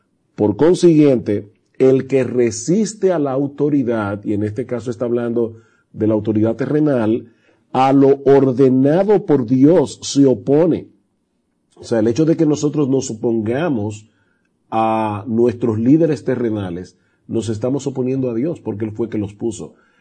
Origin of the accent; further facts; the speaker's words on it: Dominican Republic; eso no elimina la realidad de que nosotros somos dominicanos, en nuestro caso. Nacimos en una nación, somos ciudadanos de esa nación.